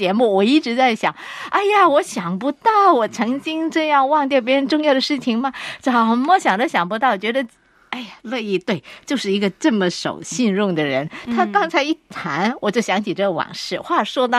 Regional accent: Hong Kong; 因为我们香港人的特色是常常一块去吃饭

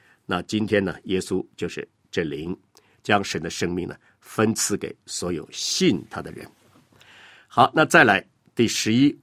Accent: China; 所以如果我们用这个我们中国人比较了解的概念哈，我们中国有名字对吧，有号，有字，有这三样嘛。

